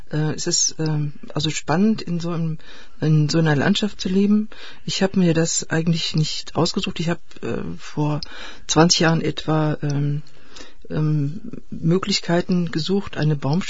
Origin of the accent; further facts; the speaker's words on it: Eisfeld, Thuringia, Germany; Ich komme aus dem Eisfeld. Ich habe dort eine Baumschule in dem ehemaligen 3-Kilometer-Streifen der DDR